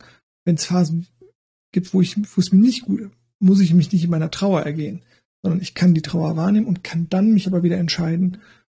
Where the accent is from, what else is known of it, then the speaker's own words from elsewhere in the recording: Cologne, North Rhine-Westphalia, Germany; dann weiß ich als Kölner ja auch nicht